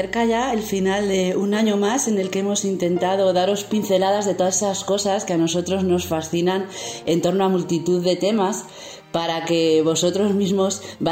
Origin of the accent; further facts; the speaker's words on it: Vigo, Galicia, Spain; Yo soy de Vigo